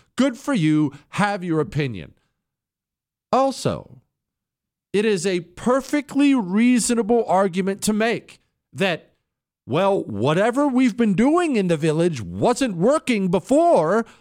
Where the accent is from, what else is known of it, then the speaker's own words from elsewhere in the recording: Rust Belt, United States; I grew up in the Rust Belt. We are Rust Belt construction people.